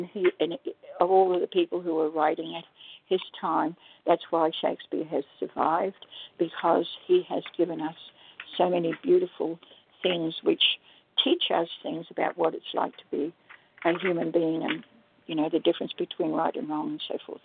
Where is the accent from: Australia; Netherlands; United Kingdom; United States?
Australia; Rockhampton, Queensland; because my hometown of Rockhampton was on the tropic of Capricorn.